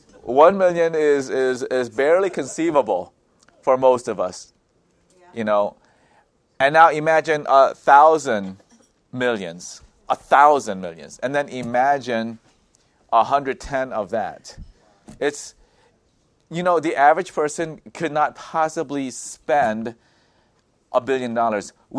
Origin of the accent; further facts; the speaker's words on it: South Korea; A nation can provide free health care to all its citizens, as in my home country of South Korea.